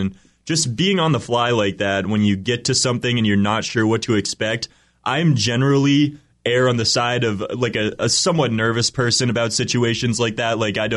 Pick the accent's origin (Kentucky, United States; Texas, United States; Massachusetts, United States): Massachusetts, United States; also born or lived in Pennsylvania; So I was born in Pennsylvania. I moved up to Massachusetts when I was only like 2 or 3 years old.